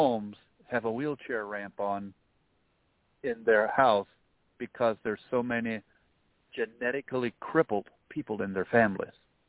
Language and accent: English; Dover, Delaware, United States; I was born and raised in Dover, Delaware, as an Amish child.